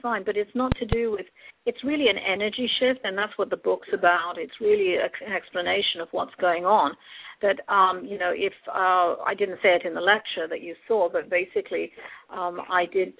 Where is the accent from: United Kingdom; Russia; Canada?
United Kingdom; London; also born or lived in Sri Lanka; now in California, United States; I was raised in London, but not actually born there, born in Sri Lanka, and living in America for nearly 32 years. So a bit mixed up, but eventually somewhere around in California here.